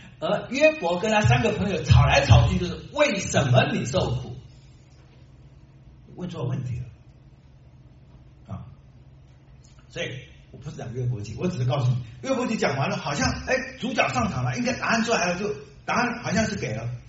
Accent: Taiwan; 我从小在台湾读书

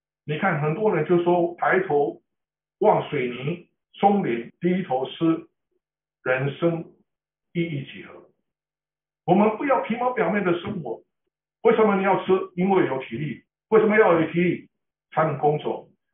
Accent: Canada; 我们是从加拿大来的，

